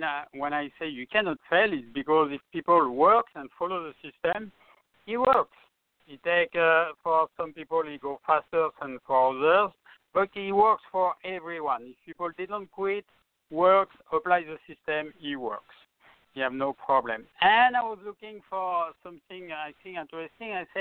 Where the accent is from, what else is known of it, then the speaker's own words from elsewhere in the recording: France; accent: French; English is a second language; not to confuse with my French accent, okay?